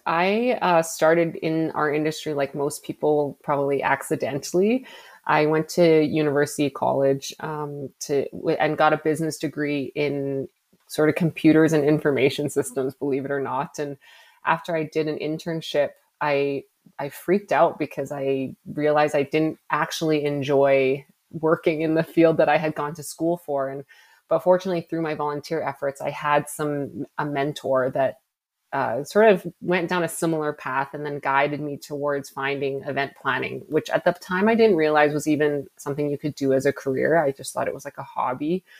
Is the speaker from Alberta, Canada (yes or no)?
yes; Edmonton, Alberta, Canada; I was born and raised in Edmonton, and we fully expect what we call like second winter.